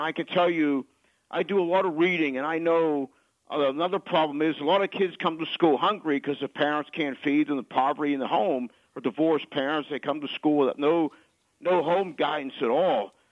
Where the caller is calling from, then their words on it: Oakland, California, United States; I'm from Oakland.